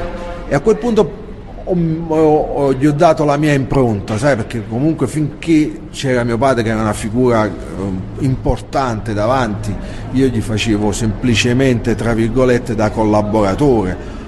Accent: Naples, Campania, Italy; Quartiere Case Nuove, Napoli.

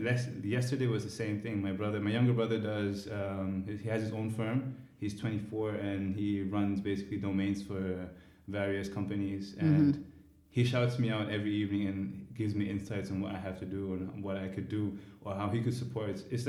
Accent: Saudi Arabia; Growing up in Saudi Arabia was, for me at that age, I just focused in school and everything a child needs to do.

